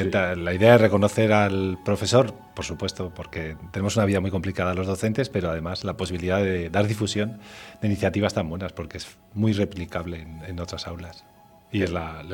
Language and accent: Spanish; Zaragoza, Aragon, Spain; yo repito siempre lo mismo, yo vengo de Zaragoza, ¿no?